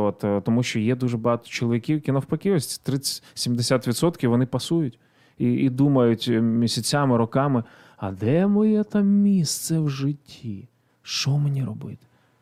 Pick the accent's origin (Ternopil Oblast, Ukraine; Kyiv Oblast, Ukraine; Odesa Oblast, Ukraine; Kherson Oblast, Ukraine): Kyiv Oblast, Ukraine; now in Kyiv, Ukraine; Коли я з Київської області взагалі живу в Києві, і коли все це лізло, вся ця нечисть з півночі лізла через ті міста, через ті села, де я виріс